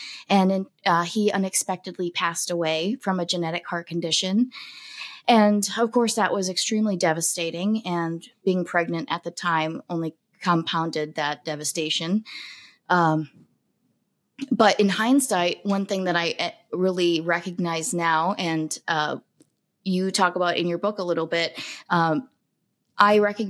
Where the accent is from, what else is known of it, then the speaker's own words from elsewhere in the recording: Wisconsin, United States; Yeah, I am from Wisconsin, and I live there currently.